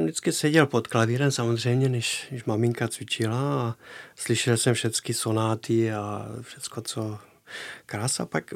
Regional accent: Stavanger, Rogaland, Norway; born there; Czech is a second language; jsem narodil ve Stavangeru

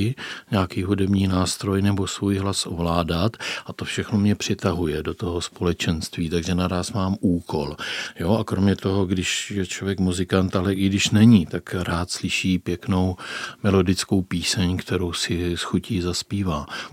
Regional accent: Brno, South Moravian Region, Czechia; A to říkám s vědomím, že jsem Jihomoravan a Brňan.

